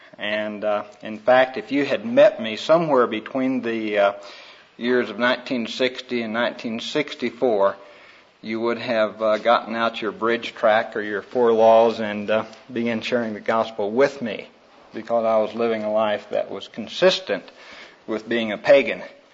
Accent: Lela, Texas, United States; born there; I was born up in Leela, Texas, on Highway 66 between Shamrock, Texas, and Amarillo.

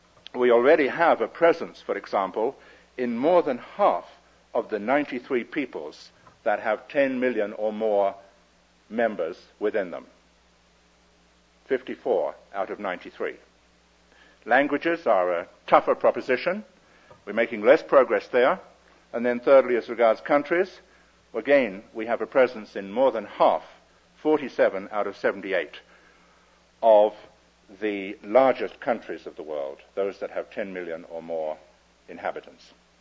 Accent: England, United Kingdom; I'm English, my country is England, and I speak English.

